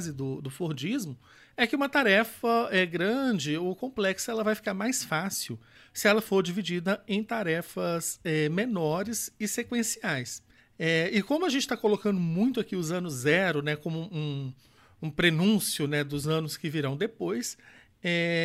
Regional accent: Belo Horizonte, Minas Gerais, Brazil; sou de Belo Horizonte.

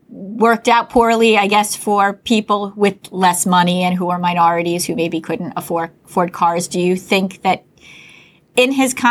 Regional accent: Syosset, New York, United States; now in Levittown, United States; I mean, I grew up in Syosset, and I live in Levittown now.

